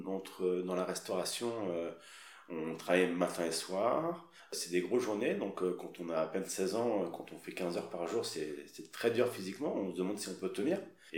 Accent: Paris, Île-de-France, France; moi, en tant que Parisien, j'ai eu la chance très rapidement de pouvoir obtenir ces stages parce que j'étais juste là

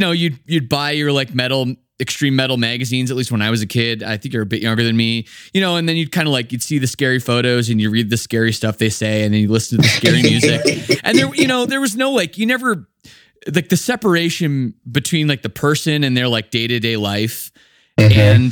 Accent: Toronto, Ontario, Canada; He's my buddy. We're both from Toronto.

